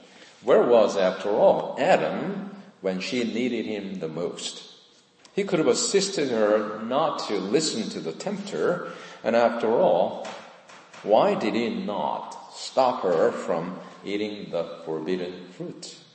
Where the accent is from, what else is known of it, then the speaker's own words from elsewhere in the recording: South Korea; When I was growing up in Korea